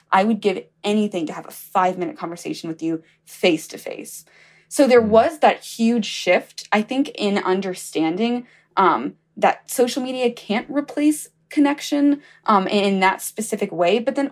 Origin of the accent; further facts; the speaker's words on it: Alabama, United States; I'm gonna be so lucky to get to Mississippi. I'm from Alabama.